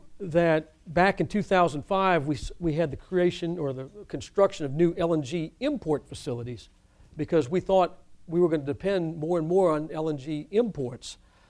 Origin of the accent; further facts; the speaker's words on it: Lafayette, Louisiana, United States; the leg from Houston to Lafayette, which is my hometown